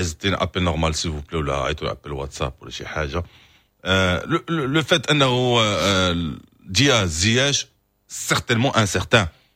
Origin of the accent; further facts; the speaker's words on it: Morocco; احنا مغرب